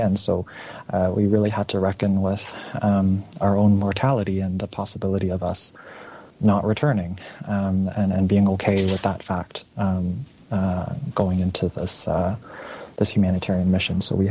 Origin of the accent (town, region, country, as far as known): Canada